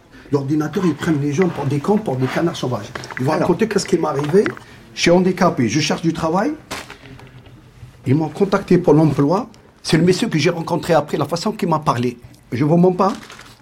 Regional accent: France; born there; Voilà, je suis né en France.

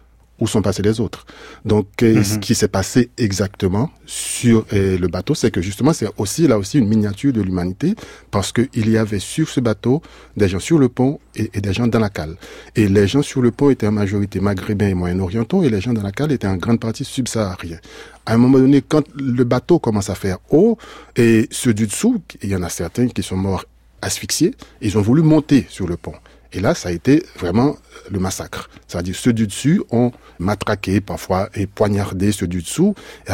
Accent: Haiti; une histoire qui fait écho en moi, qui m'interpelle en tant qu'haïtien

